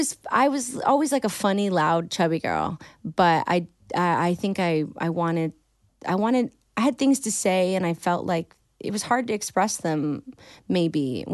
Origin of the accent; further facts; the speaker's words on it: Michigan, United States; And I'm from Michigan and you're from Chicago, you know, from Illinois.